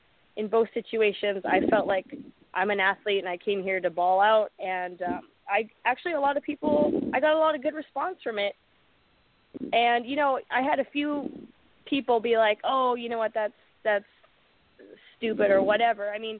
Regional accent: Canada; accent: Canadian; I noticed that I picked up a little bit of an American. Well, I lost my Canadian accent. I feel like I did.

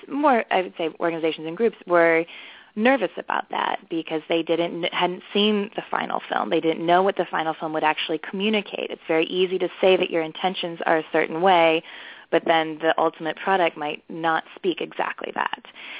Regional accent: Virginia, United States; who actually is local to where my hometown in Virginia.

